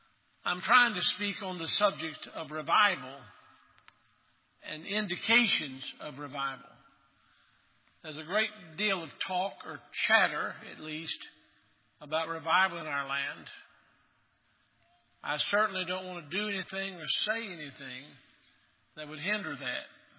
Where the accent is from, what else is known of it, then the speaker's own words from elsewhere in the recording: Maryville, Tennessee, United States; I was caught in the midst of a revival in our hometown. I grew up in Maryville, Tennessee